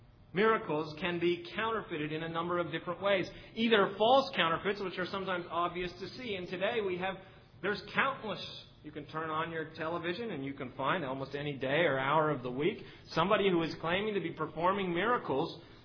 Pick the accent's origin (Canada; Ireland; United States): Canada; some of you know I'm a Canadian